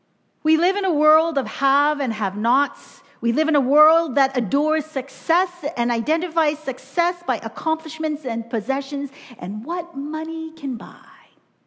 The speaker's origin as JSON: {"language": "English", "town": "Toronto", "region": "Ontario", "country": "Canada", "said": "My passport says I'm Canadian. My faith says I'm Christian. Who am I? So when I came back to Toronto at the end of the summer"}